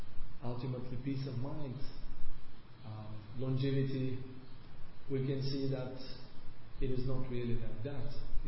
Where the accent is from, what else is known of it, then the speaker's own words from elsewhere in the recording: Bulgaria; English is a second language; In the past, I observed in my own country, I come from Europe, from Bulgaria, very humble, simple country, people are very poor there.